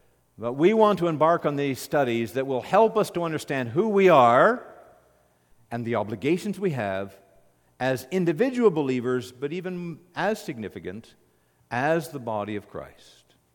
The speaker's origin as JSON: {"language": "English", "country": "Canada", "said": "There are obligations as a Canadian to live according to the blessings that we received."}